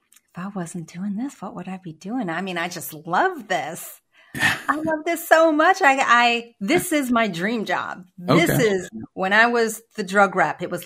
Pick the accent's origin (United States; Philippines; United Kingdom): Philippines; I'm Filipino